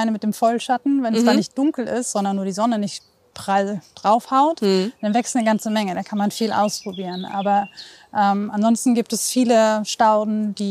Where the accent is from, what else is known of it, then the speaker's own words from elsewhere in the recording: Bremen, Germany; ich bin auf dem Waller Friedhof groß geworden